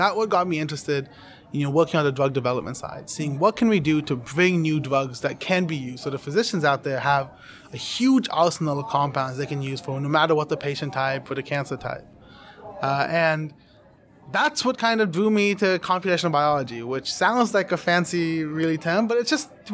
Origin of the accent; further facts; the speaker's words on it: Knoxville, Tennessee, United States; And then I did some class at the University of Tennessee as well, my hometown.